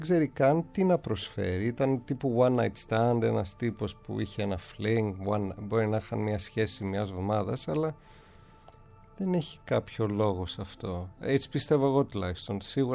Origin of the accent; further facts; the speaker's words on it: London, United Kingdom; εγώ μεγάλωσα στο Λονδίνο